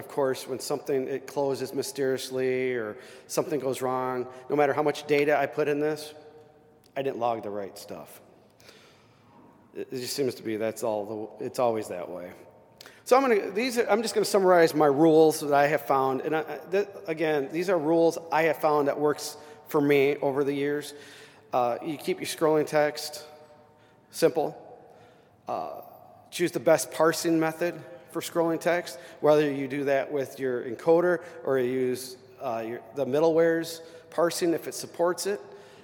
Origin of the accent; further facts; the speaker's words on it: Grand Rapids, Michigan, United States; And then my hometown of Grand Rapids, Michigan, that's Market 68.